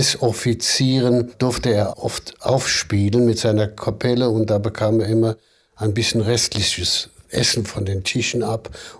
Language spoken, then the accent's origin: German; Lublin, Lublin Voivodeship, Poland; born there; Ich wurde in Lublin im Ghetto geboren.